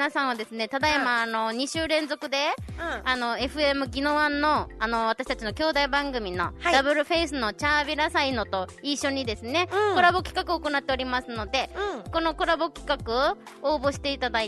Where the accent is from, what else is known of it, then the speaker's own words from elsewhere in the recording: Fukuoka, Japan; 生まれも育ちも博多っ子です。